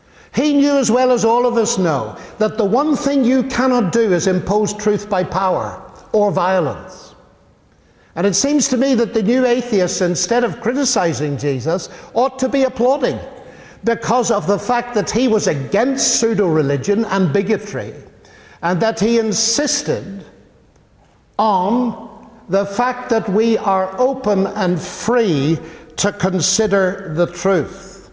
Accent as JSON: {"language": "English", "region": "Northern Ireland", "country": "United Kingdom", "said": "I come from Northern Ireland"}